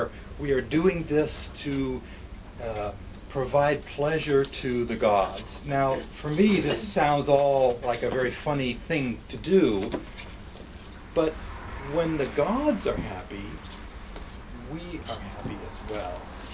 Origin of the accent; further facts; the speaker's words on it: United States; So this is kind of foreign to me as an American brought up in a different way.